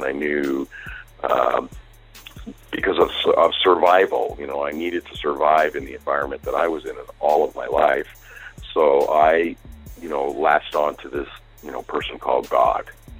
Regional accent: Brooklyn, New York, United States; because I was raised in Brooklyn, New York, which is considered a, you know, an inner city now.

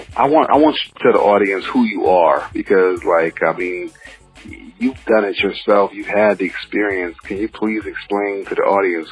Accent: Akron, Ohio, United States; I'm from Akron, so, you know, I'm hometown LeBron James, so this is like official for sure.

